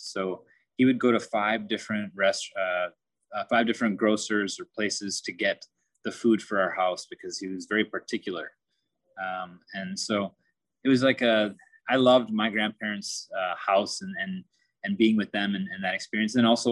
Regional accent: Minnesota, United States; I was born and raised in Minnesota, born with the hereditary of Indian parents, entrepreneurial parents.

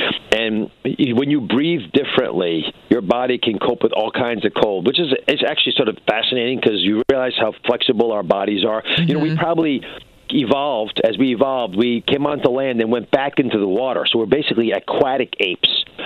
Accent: Atlanta, Georgia, United States; also born or lived in Cleveland; I didn't grow up there. I was born in Cleveland. I actually grew up in Atlanta.

